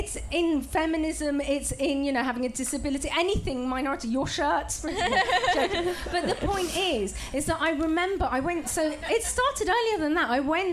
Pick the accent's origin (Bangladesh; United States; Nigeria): Bangladesh; I'm from Bangladesh, so I'm not lying, I'm not from India.